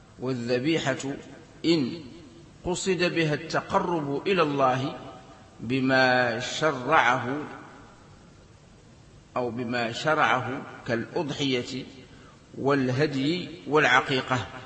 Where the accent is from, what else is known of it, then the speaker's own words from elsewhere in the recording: Algeria; في بلادنا الجزائر